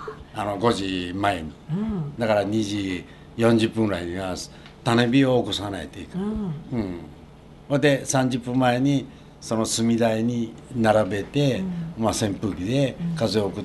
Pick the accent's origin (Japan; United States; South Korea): Japan; Shizuoka; born there; 僕は生まれ静岡です。